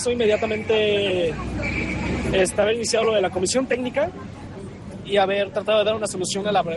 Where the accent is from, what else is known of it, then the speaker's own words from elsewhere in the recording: Aguascalientes, Mexico; vengo de Aguascalientes, voy a la carrera de física